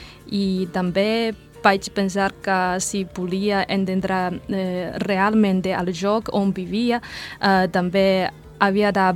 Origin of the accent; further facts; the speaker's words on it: China; Catalan is a second language; soc de la Xina i ara faig un doctorat a la Universitat de Barcelona i sempre m'ha agradat les llengües. Parlo xinès, tibet, espanyol, anglès i uns altres